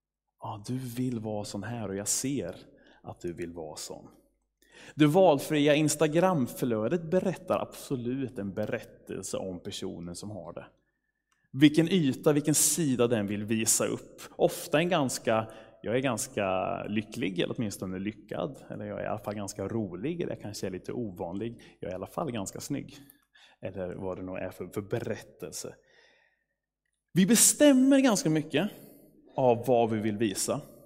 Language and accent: Swedish; Skänninge, Östergötland, Sweden; born there; Jag är född i Skänninge.